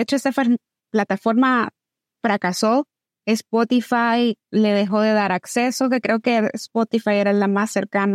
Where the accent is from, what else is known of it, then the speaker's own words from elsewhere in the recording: El Salvador; yo siento que en mi país, El Salvador